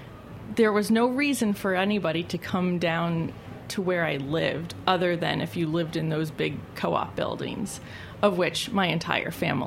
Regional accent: New York City, New York, United States; I mean, people ask what it was like growing up in New York City, but I don't think you can answer any other way than that's your childhood.

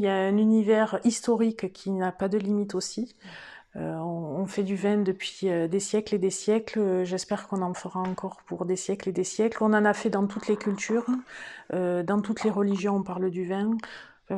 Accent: France; c'est comme on est français, on est né là-dedans, on est bercé par nos repas de famille

